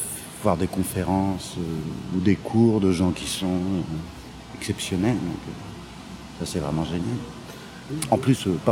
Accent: Blois, Centre-Val de Loire, France; enfin, le village où j'ai habité, c'était Sœur, qui est un village de 200 habitants, mais c'est à côté de Blois, dans la Sologne, viticole.

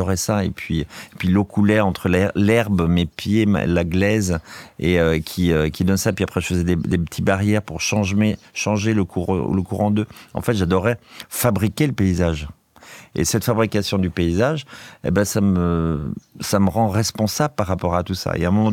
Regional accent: Pays de la Loire, France; il n'y a pas de singes chez moi en Vendée

